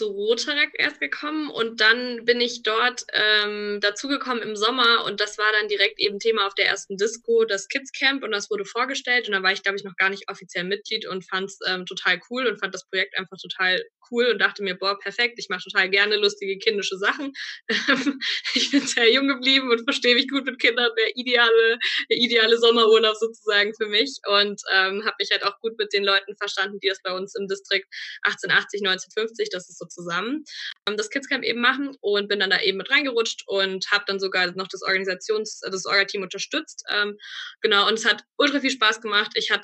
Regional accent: Würzburg, Bavaria, Germany; also born or lived in Aachen; Also ich bin in Würzburg aufgewachsen, bin aber in Aachen geboren, war weder in Würzburg noch in Aachen bei Rotarack, sondern dann erst in Bamberg, als ich da studiert habe.

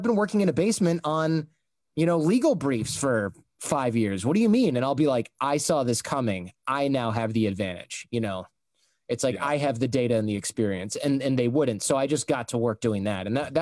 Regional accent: Michigan, United States; because I grew up in Michigan

